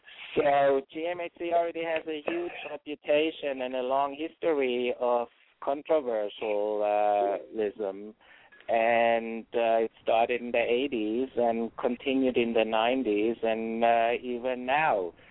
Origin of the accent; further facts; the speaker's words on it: Germany; English is a second language; moved away as an adult; now in New York, United States; Originally, I'm from Germany, and I came to New York 28 years ago, and I've been very involved in the gay community for 20 years. And I used to be a club promoter, and because I'm, you know, European white